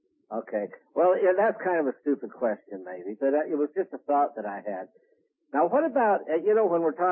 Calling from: Utah, United States

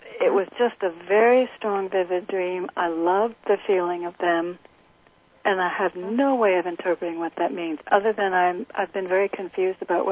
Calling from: Connecticut, United States; I'm in Connecticut.

